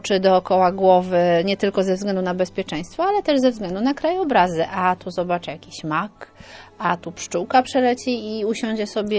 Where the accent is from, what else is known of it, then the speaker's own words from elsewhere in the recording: Rumia, Pomeranian Voivodeship, Poland; now in Gdańsk, Poland; Kaszubka z urodzenia, z zamieszkania gdańszczanka, a z wyboru żuławianka. I tam po prostu ja się czuję jak w domu. Nie w mojej rodzinnej Rumi.